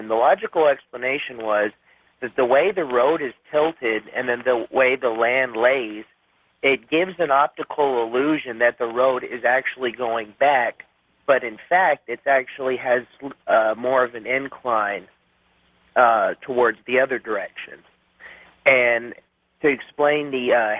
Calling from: Texas, United States; I'm calling from Texas.

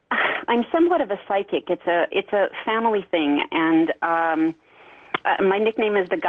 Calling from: Claremont, California, United States; Hello, I'm calling from Claremont, California.

